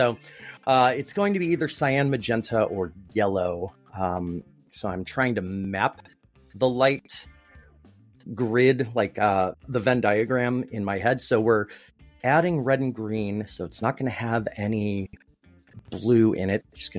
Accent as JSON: {"language": "English", "town": "Bolingbrook", "region": "Illinois", "country": "United States", "tie": "born or raised there", "said": "read a factoid years and years ago that said that bowler Pete Weber was from Bolingbrook, Illinois, my hometown."}